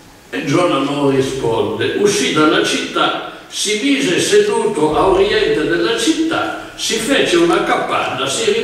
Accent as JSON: {"language": "Italian", "region": "Piedmont", "country": "Italy", "said": "almeno io che sono piemontese, quando venni a Firenze negli anni giovanili"}